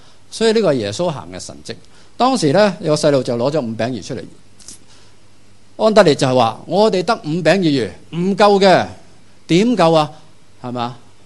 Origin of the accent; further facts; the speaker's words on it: Hong Kong; 我哋香港人生活喺香港